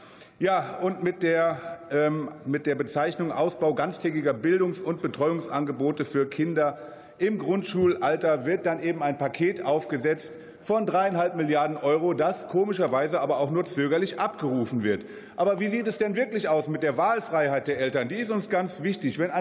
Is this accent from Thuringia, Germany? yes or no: no; North Rhine-Westphalia, Germany; In meiner Heimat NRW sind 7000 Lehrerstellen unbesetzt.